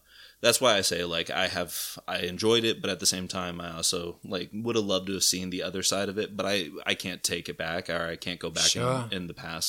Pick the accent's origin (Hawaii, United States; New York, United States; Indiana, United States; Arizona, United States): Arizona, United States; Tucson; So growing up in Tucson, one of the big issues that I had out there was, even though, yes, it is a very democratic town, it also is still very conservative.